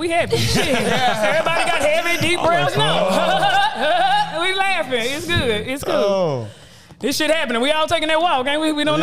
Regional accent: Dallas, Texas, United States; Never. My parents are from there. They got married. They moved to Dallas before they had, kids.

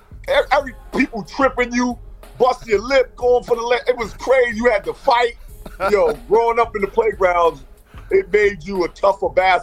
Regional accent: New York, United States; You know, just the culture of the game growing up in New York was awesome.

